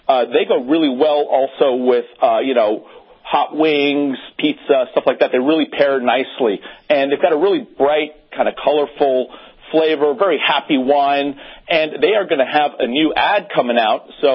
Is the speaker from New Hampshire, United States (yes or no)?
yes; New Hampshire, United States; I'm from New Hampshire, so I'm a New England guy myself.